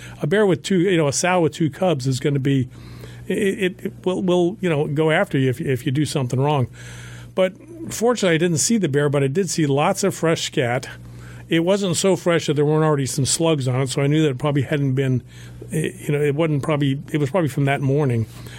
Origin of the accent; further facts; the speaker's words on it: Atlanta, Georgia, United States; So I'm from Atlanta, and I got to tell you, I have a little bit of bear scare in my head